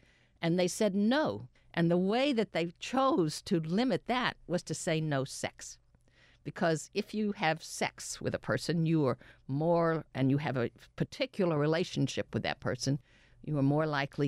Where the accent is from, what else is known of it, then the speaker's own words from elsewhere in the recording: Atlanta, Georgia, United States; Well, first of all, we were raised in Atlanta, Georgia, and in the 1950s, even had we said we weren't Jewish, which would have been denounced, nobody would have believed that.